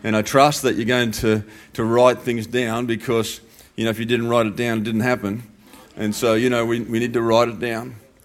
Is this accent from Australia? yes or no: yes; Australia; now in United States; As another Aussie here in America